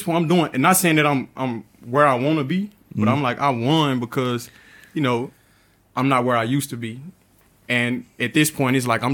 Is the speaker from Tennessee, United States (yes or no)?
yes; Memphis, Tennessee, United States; now in Florida, United States; So Florida is like, it's like, I'm from Memphis, but Florida is home for